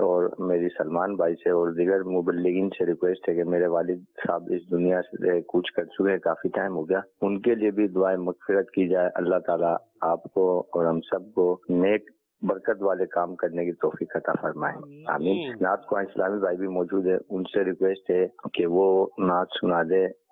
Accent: Hyderabad, Sindh, Pakistan; میں حیدرآباد سے ہوں.

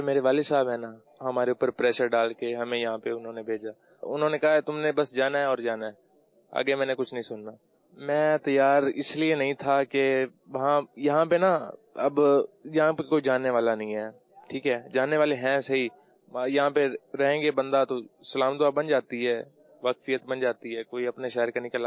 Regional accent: Jhang, Punjab, Pakistan; میں ضلع جنگ پنجاب سے آیا ہوں۔

